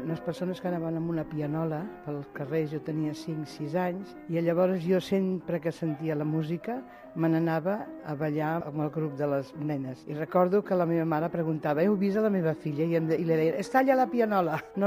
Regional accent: Barcelona, Catalonia, Spain; born there; tinc 76 anys. Soc nascuda aquí a Barcelona i visc al barri de la Sagrada Família.

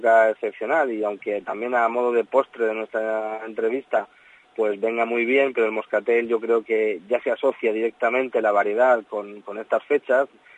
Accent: Castilla-La Mancha, Spain; yo además soy manchego y estoy muy orgulloso de esta denominación de origen

